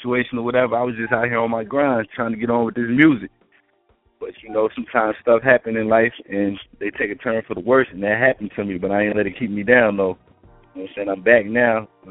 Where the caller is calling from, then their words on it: North Carolina, United States; I'm calling from North Carolina.